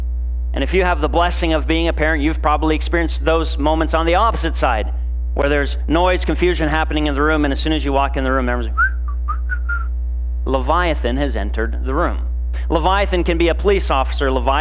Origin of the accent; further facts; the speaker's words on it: Canada; sometimes when I get around Canadians, my accent reverts a little bit.